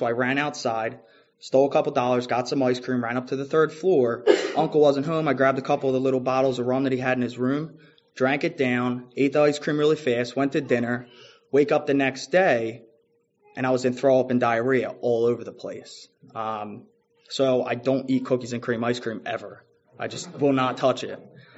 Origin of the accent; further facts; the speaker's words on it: Philadelphia, Pennsylvania, United States; I grew up in Roxborough, Manayunk area. And, I was 8 years old. I'm living in my great-grandparents' house.